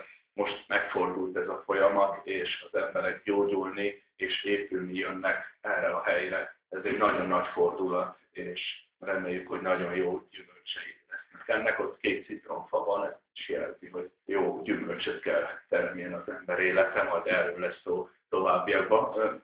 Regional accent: Transylvania, Romania; also born or lived in Arad; Én erdélyi származású vagyok különben, ezért nagyon örülök ennek a Tolnai Dombságnak, mert egy kicsit a régi otthonomat hozzá vissza, én is így nőttem fel erdő között

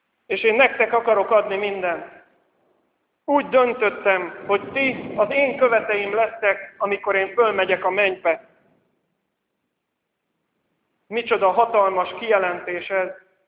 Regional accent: Budapest, Hungary; és pestiként mondom ezt

